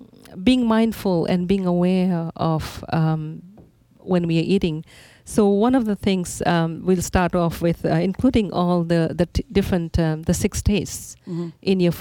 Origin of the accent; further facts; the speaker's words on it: Fiji; growing up in Fiji Islands, we did not have a refrigerator in our house